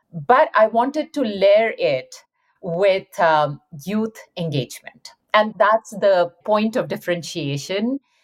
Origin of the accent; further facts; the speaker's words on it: India; I grew up in India